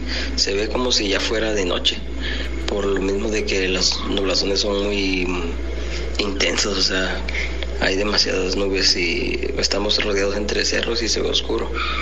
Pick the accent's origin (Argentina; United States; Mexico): Mexico; Tecoanapa, Guerrero; aquí soy de Tecuanapa, que ya les había dicho